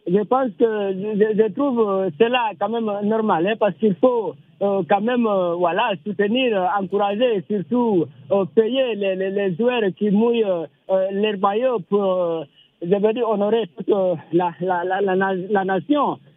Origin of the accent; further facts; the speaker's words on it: Guinea; now in Cameroon; Donc je suis originaire de la Guinée Conakry.